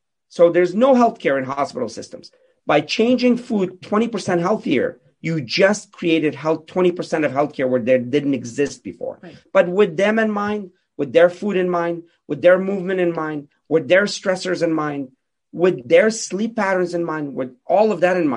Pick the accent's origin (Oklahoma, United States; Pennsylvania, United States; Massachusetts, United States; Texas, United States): Pennsylvania, United States; Pittsburgh; So I grew up in Pittsburgh. I played all the sports, soccer, tennis, football, you name it.